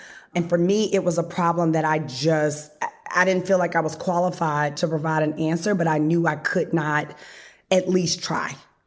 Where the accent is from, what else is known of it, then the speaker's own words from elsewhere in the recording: Memphis, Tennessee, United States; now in Harlem, United States; You know, I'm not from Harlem. I'm actually from Memphis. But when I moved to Harlem, I knew immediately that I had just stepped into somewhere really, really special.